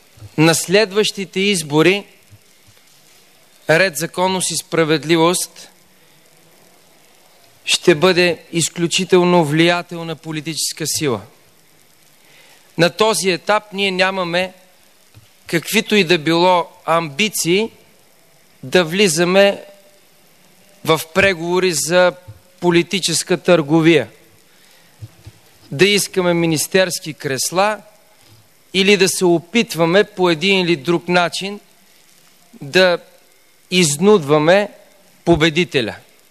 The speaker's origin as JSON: {"language": "Bulgarian", "region": "Blagoevgrad Province", "country": "Bulgaria", "tie": "born or raised there", "said": "най-голяма подкрепа получихме в моя роден край Пиринския"}